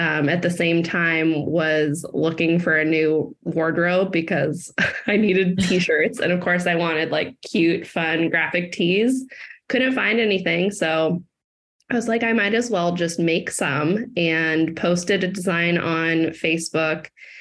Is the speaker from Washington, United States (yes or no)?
yes; Seattle, Washington, United States; also born or lived in Georgia; So I'm from Seattle, Washington area, and had moved with my boyfriend down to Georgia.